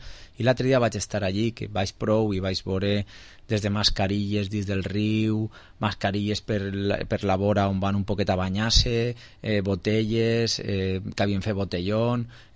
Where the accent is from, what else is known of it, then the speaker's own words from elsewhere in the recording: Valencian Community, Spain; I en la nostra cultura d'ací del Mediterrani i nosaltres especialment com a valencians pues tenim una cultura en les famílies de repartir molt la terra en l'herència